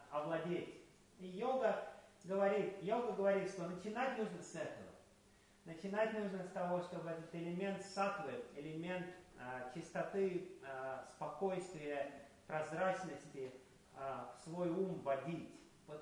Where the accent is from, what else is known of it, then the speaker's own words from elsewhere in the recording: Moscow, Russia; Я из Москвы, и там все бегут куда-то.